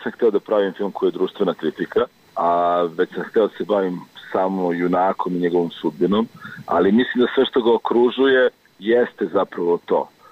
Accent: Belgrade, Serbia; ja sam rođen u Beogradu i odrastao u Beogradu.

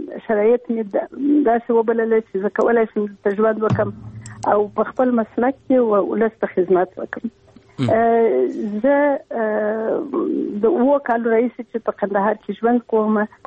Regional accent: Afghanistan; زه یو افغان یم او بیا د کندهار اوسیدونکی یم. په یو حساب چون وینه مې پښتنه ده،

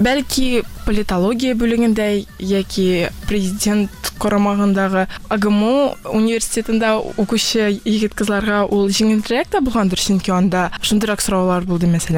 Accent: Almetyevsk, Tatarstan, Russia; Мин үзем Әлмәттән

